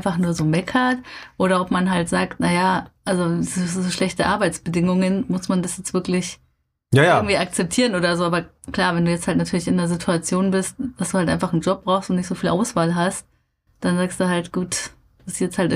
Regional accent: Germany; also born or lived in Japan; Je länger man natürlich in einem Land wohnt, desto mehr findet man vielleicht auch als Deutscher, über das man sich gerne aufregt.

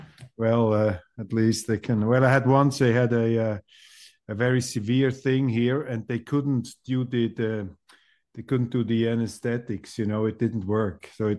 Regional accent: Switzerland; accent: Swiss German; I tried to use my best high German, which has been identified by US Swiss German.

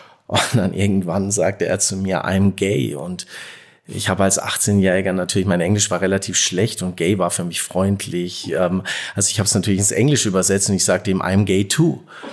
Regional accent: Bretten, Baden-Württemberg, Germany; Ich komme ursprünglich aus Bretten bei Karlsruhe.

